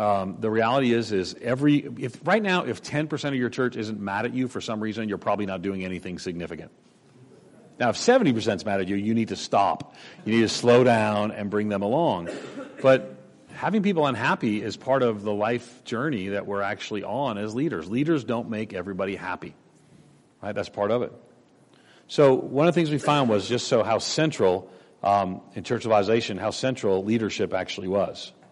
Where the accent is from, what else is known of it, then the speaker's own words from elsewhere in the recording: New York, United States; He was Canadian. I'm a New Yorker. I can assure you that's a difference.